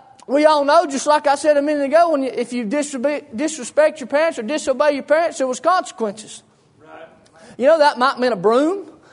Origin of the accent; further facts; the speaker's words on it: North Carolina, United States; I may say awe here in a minute, but that's just because I'm from Yakin County. I can't talk good, okay?